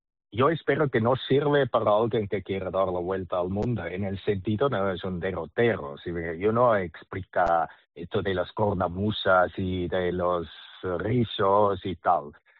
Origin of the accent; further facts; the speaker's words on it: Switzerland; now in Barcelona, Spain; yo llevo viviendo 35 años ya en Barcelona, por lo tanto ya me siento mucho más español que suizo